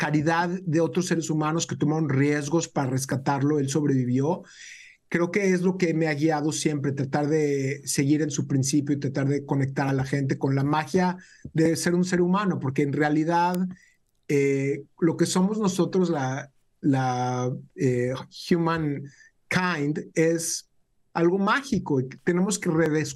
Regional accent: Mexico; now in United States; Yo vine de México, era algo que yo no tomaba por cierto

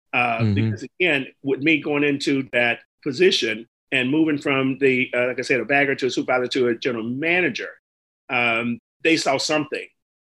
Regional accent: Pensacola, Florida, United States; born there; that was from my hometown. I was born in Pensacola, Florida, originally

